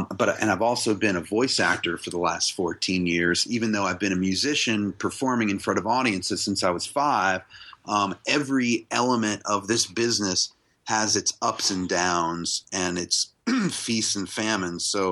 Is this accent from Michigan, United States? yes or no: no; Virginia, United States; because growing up in Virginia near Washington, D.C., I did a ton of community theater and high school theater